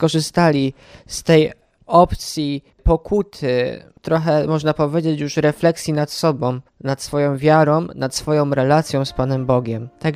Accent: Janków Przygodzki, Greater Poland Voivodeship, Poland; jestem klerykiem roku trzeciego, jestem z Jankowa Przygodzkiego

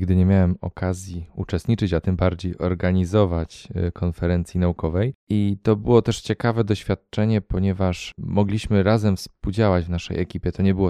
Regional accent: Poznań, Greater Poland Voivodeship, Poland; z archidiecezji poznańskiej, pochodzę z Poznania.

